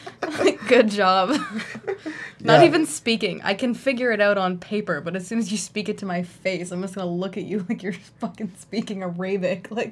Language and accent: English; Canada; because I'm Canadian